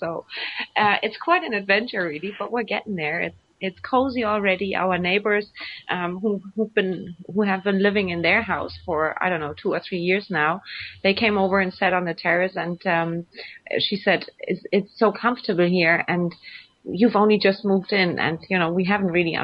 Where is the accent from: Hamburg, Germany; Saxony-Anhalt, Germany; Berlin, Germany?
Hamburg, Germany; Everybody, I have a network here in Hamburg because this is my hometown.